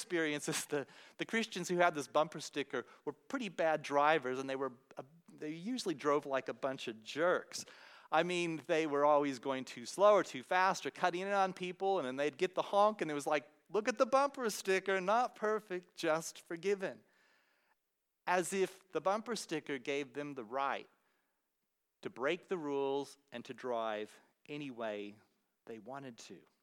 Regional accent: United States; moved away; when I was growing up in the States as a teenager

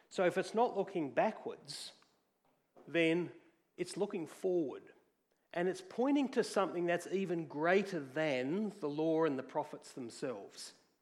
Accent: Doonside, New South Wales, Australia; So when I was a kid, we grew up in Doonside.

